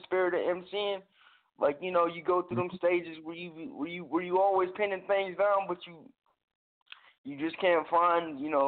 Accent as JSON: {"language": "English", "town": "Detroit", "region": "Michigan", "country": "United States", "said": "I'm from the Detroit, Michigan area."}